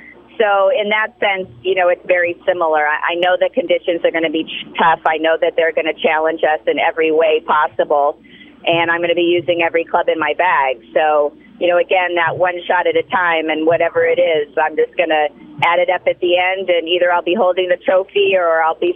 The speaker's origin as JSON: {"language": "English", "region": "California", "country": "United States", "tie": "born or raised there", "said": "I grew up in San Diego County. I'm a product of the San Diego Junior Golf Association."}